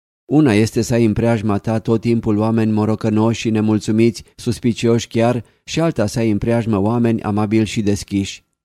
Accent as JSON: {"language": "Romanian", "country": "Romania", "said": "și eu sunt român"}